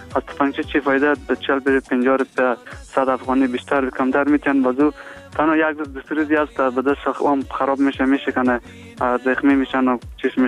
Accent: Afghanistan; همی ما افغان هستیم یک برادر هستیم

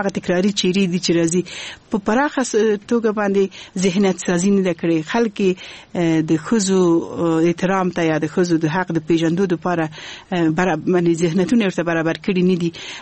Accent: Kabul, Afghanistan; also born or lived in Balkh; ما درس ده په کابل کې ویلی دی او لویه شوی په کابل کې.

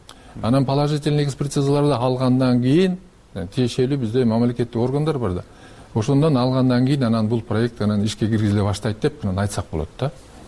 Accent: Min-Kush, Naryn Region, Kyrgyzstan; born there; мен да ошол өзүм миң куштук болом, миң куш жергесинде төрөлгөм.

